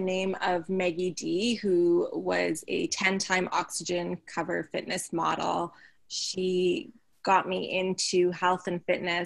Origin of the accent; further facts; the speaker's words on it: Grimsby, Ontario, Canada; now in Toronto, Canada; I'm from Grimsby, Ontario, and I live in Toronto, Ontario.